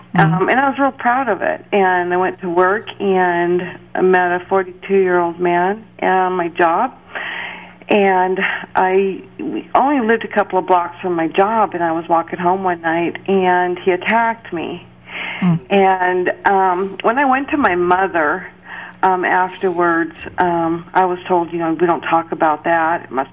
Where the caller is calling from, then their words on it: Oregon, United States